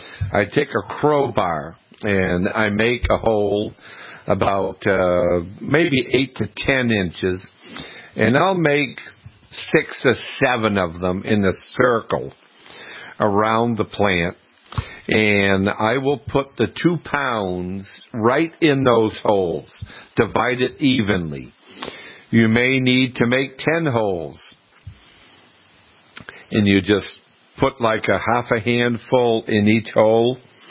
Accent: Canada; I'm not Irish. I'm a French-Canadian.

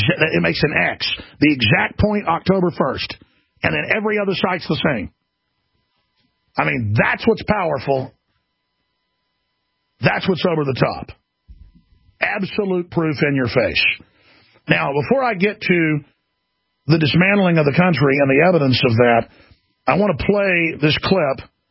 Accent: Dallas, Texas, United States; they remind me of growing up in Dallas

